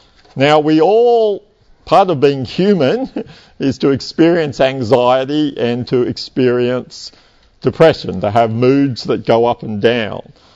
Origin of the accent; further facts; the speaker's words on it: Canberra, Australian Capital Territory, Australia; I grew up in Canberra. I was an undergraduate at ANU